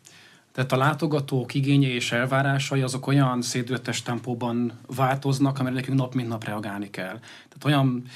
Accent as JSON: {"language": "Hungarian", "country": "Hungary", "said": "a Magyar Nemzeti Múzeum bemutatja mindazt, amit mi magyarok vagyunk. Tehát el tudjuk mondani, hogy mit adtunk a világnak, kik vagyunk mi."}